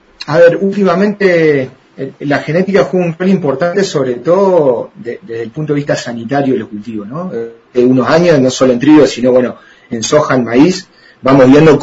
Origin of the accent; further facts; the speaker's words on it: Uruguay; yo particularmente que vengo de Uruguay, he escuchado mucho en Argentina